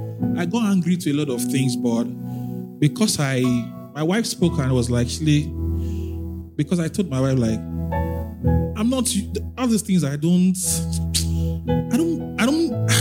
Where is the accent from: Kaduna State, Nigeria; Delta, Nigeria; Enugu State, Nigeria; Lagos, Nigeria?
Lagos, Nigeria; I grew up in Lagos.